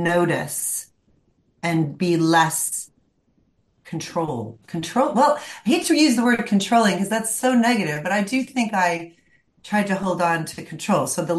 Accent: United States; now in London, United Kingdom; Live in London, but I'm American

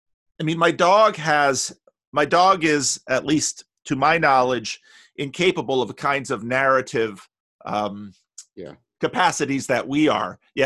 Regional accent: New Jersey, United States; John, I'm from New Jersey. I love a good fight.

